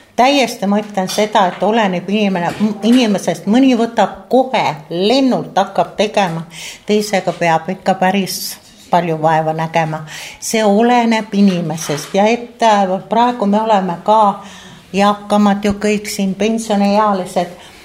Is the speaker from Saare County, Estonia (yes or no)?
yes; Saare County, Estonia; me enamus oleme ju saarlased ja meil on see meri südames ja inges